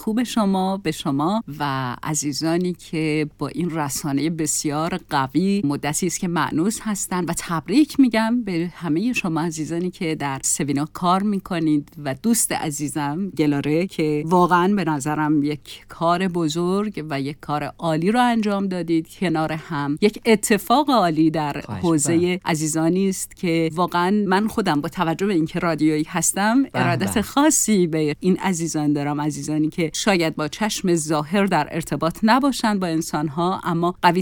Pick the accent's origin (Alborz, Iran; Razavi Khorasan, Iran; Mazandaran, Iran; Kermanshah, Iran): Razavi Khorasan, Iran; Mashhad; بله بله، متولد مشهد هستم.